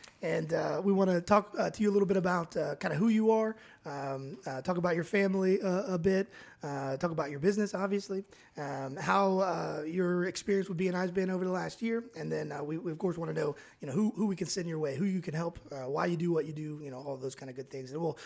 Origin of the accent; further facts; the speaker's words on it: Florida, United States; Now, I grew up in Florida. I've lived here my whole life.